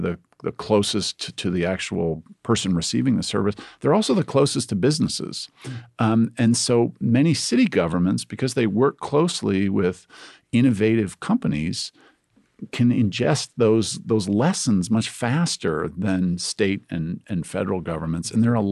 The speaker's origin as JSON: {"language": "English", "region": "Indiana", "country": "United States", "tie": "born or raised there", "said": "I grew up in Indiana and worked obviously extensively now in Ohio"}